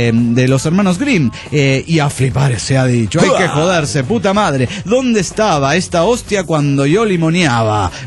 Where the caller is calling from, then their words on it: Golden, Colorado, United States; de Golden, Colorado.